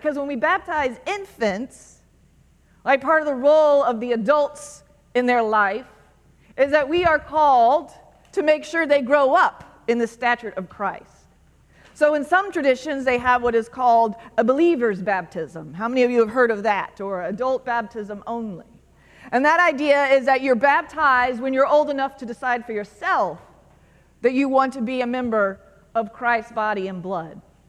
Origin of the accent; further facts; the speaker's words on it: Florida, United States; I'm a coastal person. I grew up in Florida. I grew up along the Gulf Coast. I love salt air, even though it corrodes everything, as we know.